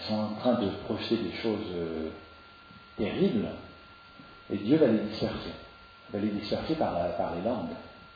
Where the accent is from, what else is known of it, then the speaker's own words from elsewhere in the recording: Strasbourg, Grand Est, France; quand j'ai arpenté les stades de foot à Strasbourg, parce que je suis natif de Strasbourg